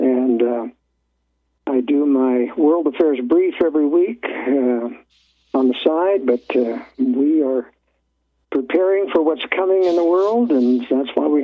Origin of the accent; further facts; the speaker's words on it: Portland, Oregon, United States; And I was raised in Portland, Oregon, so that was in the days when it was fairly conservative